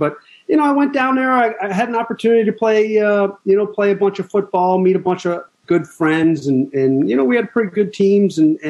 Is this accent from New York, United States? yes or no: no; Vermont, United States; Yeah, well, I'm from Vermont and I'm paying for it now because I don't have any circulation in my toes or my fingers.